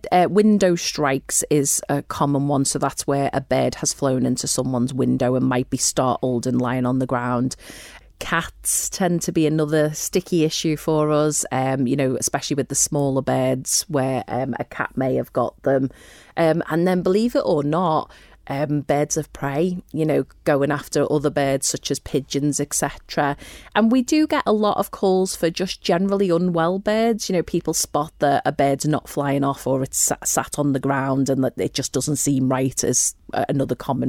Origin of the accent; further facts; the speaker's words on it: Liverpool, North West England, United Kingdom; As some may guess from my accent, I'm actually from Liverpool.